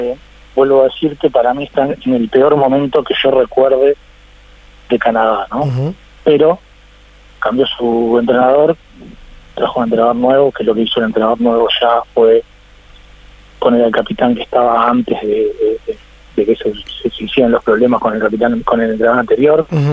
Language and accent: Spanish; Uruguay; orgullo, por supuesto, porque soy uruguayo